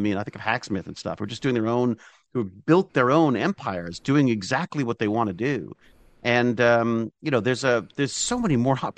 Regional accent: Canada; one of the great things about being a Canadian actor is you can have lots and lots of work and no one knows who you are.

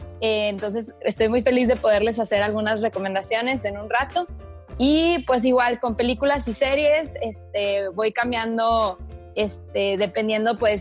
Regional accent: Torreón, Coahuila, Mexico; tengo 27 años, soy de Torreón, Coahuila

